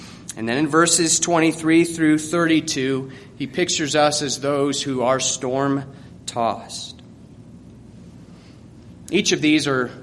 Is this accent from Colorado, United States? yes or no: yes; Colorado, United States; I grew up here in Colorado, as I just said, and what it took for me to appreciate all of the beauty that surrounds us is leaving the state for a time.